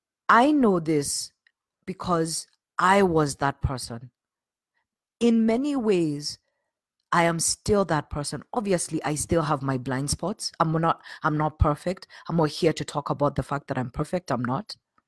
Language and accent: English; Kenya; I'm Kenyan. So, living here in Kenya, there's a saying that I am sick and tired